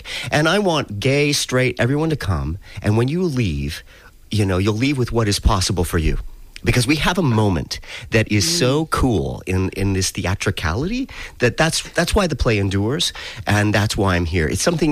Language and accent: English; California, United States; also born or lived in Utah / Las Vegas, Nevada; I'm from the West, so definitely I'm, I was born in Utah and raised in California and Las Vegas.